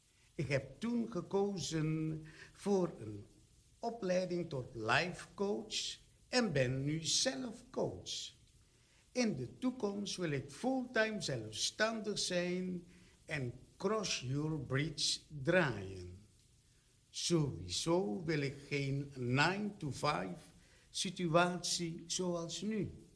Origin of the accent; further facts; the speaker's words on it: Suriname; Ik zeg altijd, ik blijf Surinamer. Ik spreek ook nog altijd Suriname, soms zelfs op het werk met mijn blanke of witte collega's.